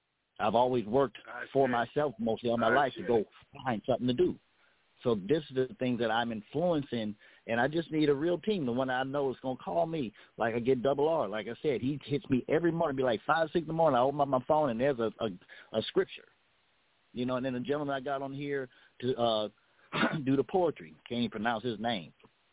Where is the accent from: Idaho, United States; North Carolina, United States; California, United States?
California, United States; Los Angeles; I'm from South Central L.A., so it's West Side, but that's the We Street for me.